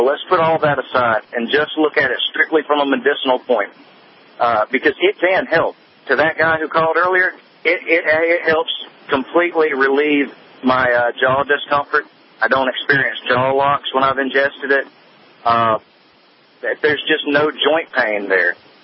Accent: Georgia, United States; I'm from Georgia.

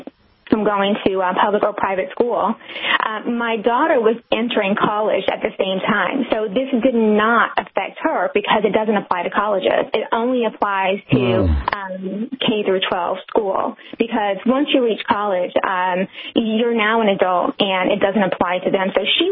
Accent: the South, United States; The way I was raised, the way my parents brought me up, I'm from the South. My dad was very old school.

